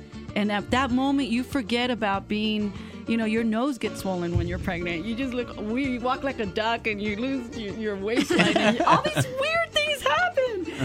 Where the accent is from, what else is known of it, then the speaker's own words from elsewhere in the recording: California, United States; also born or lived in New York; I come from a Colombian parents, but I was born in New York and raised in California.